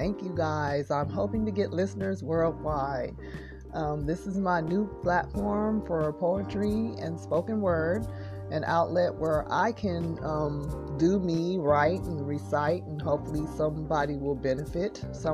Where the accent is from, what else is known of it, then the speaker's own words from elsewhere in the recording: California, United States; We're podcasting from sunny Southern California. And a little bit about me. I'm from Cali.